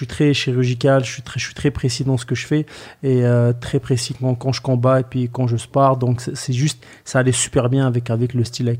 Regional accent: Grand Est, France; Mais moi, je suis natif de la Lorraine. Ça veut dire que c'est juste à côté. C'est une région de la France qui est juste à côté.

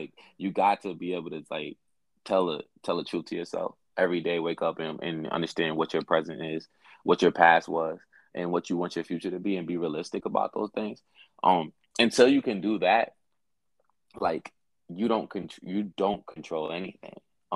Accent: Brooklyn, New York, United States; I'm from New York. So like, and I was raised in Brooklyn.

